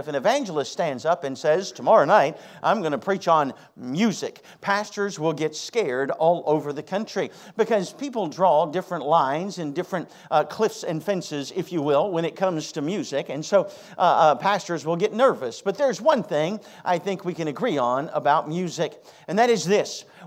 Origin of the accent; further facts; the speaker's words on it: West Virginia, United States; now in North Carolina, United States; I'm from West Virginia, and I live in North Carolina.